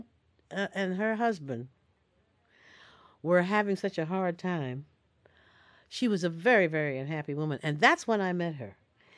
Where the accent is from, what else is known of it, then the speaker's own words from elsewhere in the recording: New York City, New York, United States; also born or lived in Chicago; now in California, United States; I was born in New York City. Lived there all my life until I moved out here.